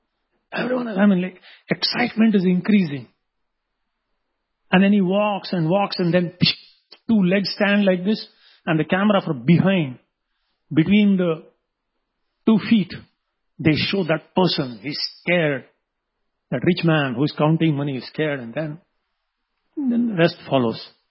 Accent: South India, India; Bollywood movies and also Tollywood, I am from South India.

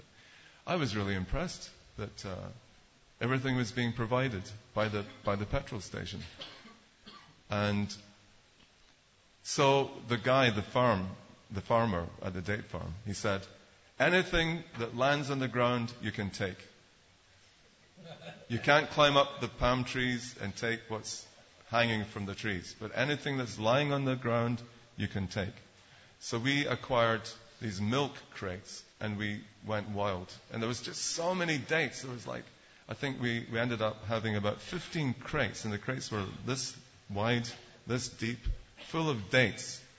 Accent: Scotland, United Kingdom; I'm not even American. I'm British. I'm going to call my consulate. You're going to be in big trouble. And the guy believed me. He wasn't expecting that. And then a mad Scotsman on his hands.

